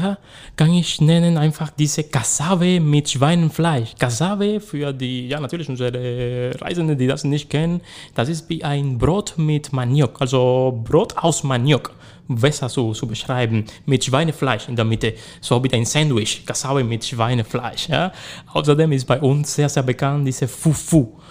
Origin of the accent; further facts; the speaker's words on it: Mayarí, Holguín, Cuba; born there; German is a second language; Das liegt eigentlich ganz in der Nähe von meinem Geburtsort, also Mayari, mein kleines Dorf.